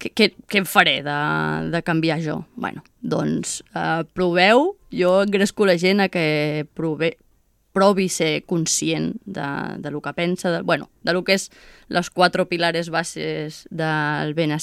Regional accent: El Port de la Selva, Catalonia, Spain; he crescut molt connectada amb la natura, el bosc, el mar, jo sóc de Port de la Selva

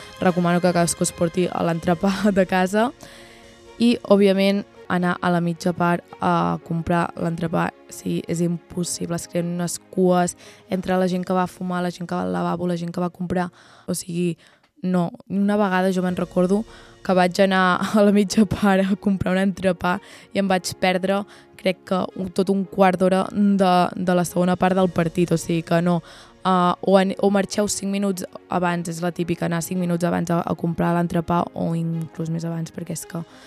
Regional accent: Figueres, Catalonia, Spain; perquè som de Figueres

